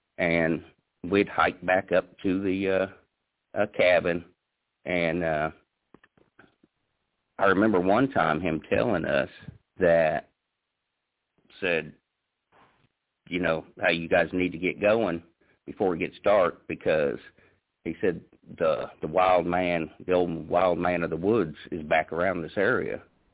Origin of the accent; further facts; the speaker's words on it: Indiana, United States; And, of course, everybody knows I'm originally born and raised in Indiana, northern Indiana, actually.